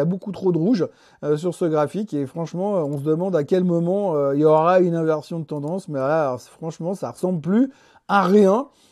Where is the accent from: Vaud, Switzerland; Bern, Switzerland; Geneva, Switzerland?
Geneva, Switzerland; Plan-les-Ouates; born there; moi aussi je suis né à Plan-les-Ouattes